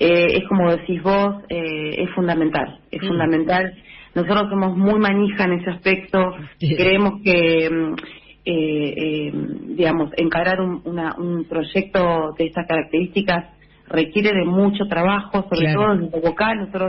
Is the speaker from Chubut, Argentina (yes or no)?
no; La Plata, Buenos Aires Province, Argentina; Soy platense, nací acá en el barrio Jardín de la ciudad. Mi profesión es docente, soy profesora de educación física.